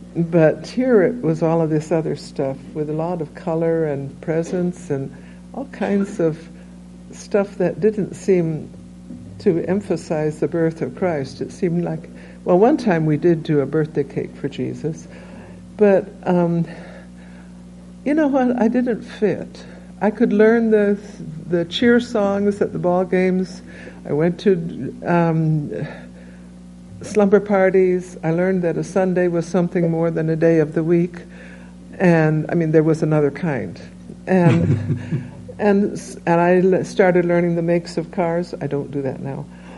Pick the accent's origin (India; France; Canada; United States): India; My parents were with WGM for 40 years in India. I was raised in India. And my older brother had died there, been buried there. I was the eldest, and then my younger brother, 1 year younger than I. We grew up in the villages